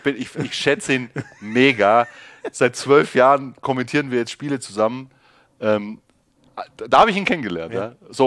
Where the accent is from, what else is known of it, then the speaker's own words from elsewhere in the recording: Ehingen, Baden-Württemberg, Germany; Und ich komme aus Ehingen und habe da auch Handball gespielt.